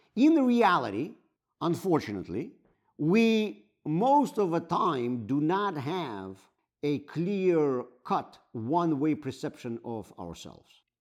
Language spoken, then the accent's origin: English; Baltimore, Maryland, United States; also born or lived in Cleveland, United States; you that I'm a proud Baltimorean, and every single time when I talk to somebody, I want them to know, I'm from Baltimore, you better watch out, I'm from Baltimore